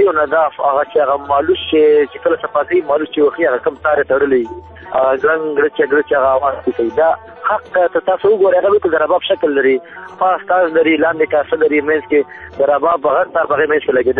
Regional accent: Baghlan, Afghanistan; now in Kabul, Afghanistan; افغانستان کې زه د بغلان د ولایت يم بغلان عمر 35 کال دی او ژوند په کابل کې کوم

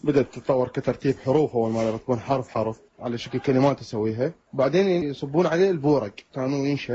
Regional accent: Iraq; بدأ الفهم تتغير وراء الأحداث اللي صارت عندنا بالعراق

